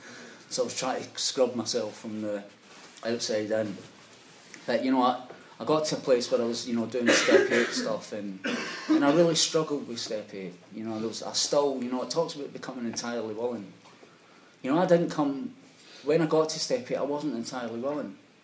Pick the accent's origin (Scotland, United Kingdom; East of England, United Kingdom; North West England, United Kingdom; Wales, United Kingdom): Scotland, United Kingdom; I'm Scottish for one.